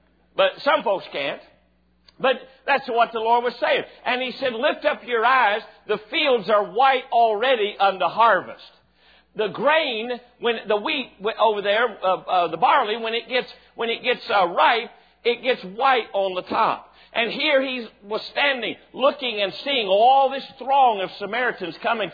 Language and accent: English; West Virginia, United States; I grew up down on Campbell's Creek in West Virginia. And my grandfather had a well outside his house.